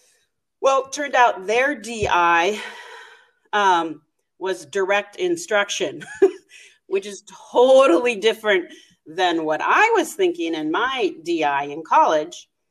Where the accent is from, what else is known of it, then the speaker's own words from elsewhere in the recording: Alaska, United States; Well, I'm born and raised in Alaska, and I'm 52, and teaching kind of came to me late in life.